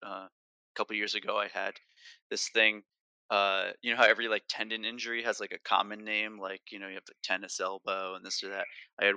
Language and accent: English; New Jersey, United States; Because I grew up in North Jersey, we'd go into New York to see bands play.